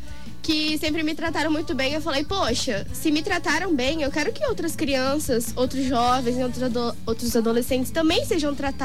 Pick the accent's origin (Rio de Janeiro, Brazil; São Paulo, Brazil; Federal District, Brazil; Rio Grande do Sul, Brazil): Rio de Janeiro, Brazil; Campos dos Goytacazes; Sou campista.